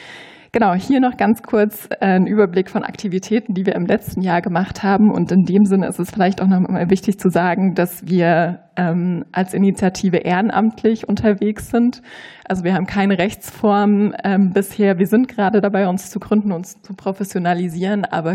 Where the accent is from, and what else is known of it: East Germany, Germany; born or raised there